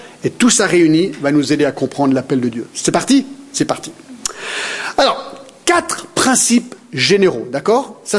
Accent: Geneva, Switzerland; also born or lived in Paris; je viens d'un pays lointain, je suis né à Paris, j'ai grandi à Genève

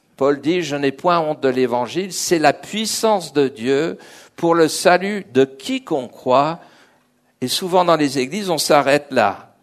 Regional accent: England, United Kingdom; now in Switzerland; Moi, j'ai grandi en Angleterre dans une famille juive très, comme j'ai dit, Pascal a dit, athée, mais très séculier. J'ai grandi dans des écoles de souche protestante, anglicane

